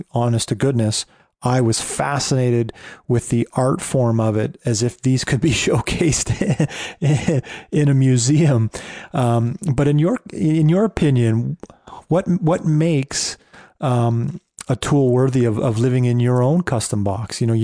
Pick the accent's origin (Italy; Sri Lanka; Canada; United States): Canada; I'm a Canadian